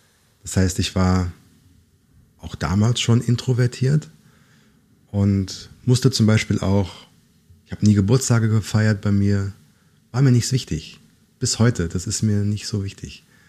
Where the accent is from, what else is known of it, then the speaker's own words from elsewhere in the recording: Langgöns, Hesse, Germany; Ich bin auf dem Dorf aufgewachsen, in Langgöns.